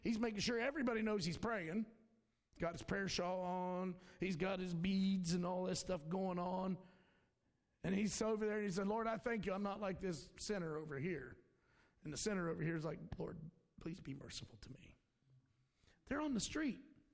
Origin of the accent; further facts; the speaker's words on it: Charleston, West Virginia, United States; born there; I was born in Kanawha County, West Virginia. Charleston, St. Thomas Hospital. But, actually it's Thomas Memorial.